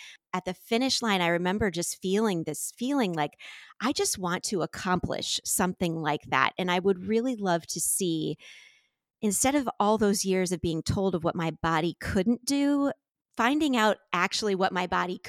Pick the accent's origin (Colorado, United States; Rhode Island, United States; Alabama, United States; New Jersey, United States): New Jersey, United States; moved away as an adult; now in Ohio, United States; Yeah, I was raised in New Jersey, proud Jersey girl, fantastic family. I got married in New Jersey, but we moved to Ohio about 19 years ago.